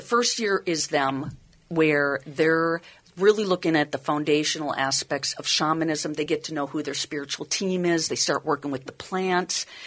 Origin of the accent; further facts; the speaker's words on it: Minnesota, United States; I'm from Minnesota. I'm not starting anything in February.